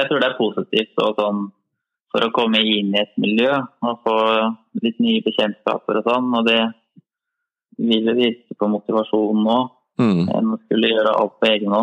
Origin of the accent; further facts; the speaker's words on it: Sarpsborg, Østfold, Norway; Jeg kom jo fra Sarpsborg da, I Østfold.